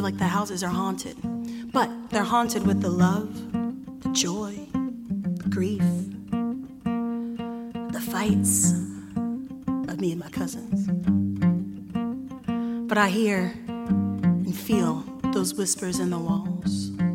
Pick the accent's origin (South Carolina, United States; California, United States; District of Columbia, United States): South Carolina, United States; I grew up in South Carolina, and in the summers my parents would send us up to our grandma's house.